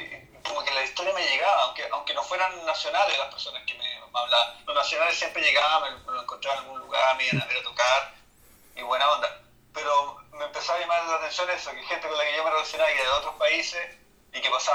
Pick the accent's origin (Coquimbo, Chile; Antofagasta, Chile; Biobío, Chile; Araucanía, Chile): Biobío, Chile; Concepción; moved away; yo salí de Concepción, yo salí en el 88, 87, y regresé ahora.